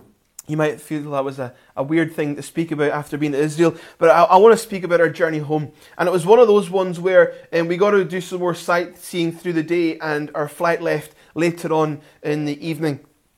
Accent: Scotland, United Kingdom; And we got being Scottish, we got a cracking deal.

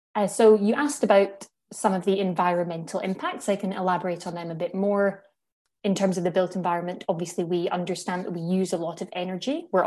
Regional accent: Glasgow, Scotland, United Kingdom; I grew up in Glasgow in Scotland

